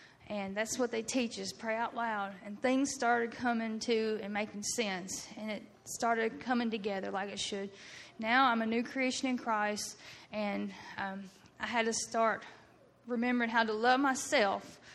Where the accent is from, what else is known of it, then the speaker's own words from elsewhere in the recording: El Dorado, Arkansas, United States; Actually, I'm from Eldorado, Arkansas. Grew up in church home.